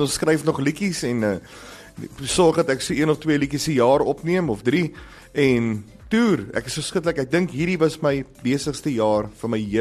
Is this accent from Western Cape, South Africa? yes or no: no; Potchefstroom, North West, South Africa; now in Pretoria, South Africa; Weet, ek kom van Potchef, en ek bly in Pretoria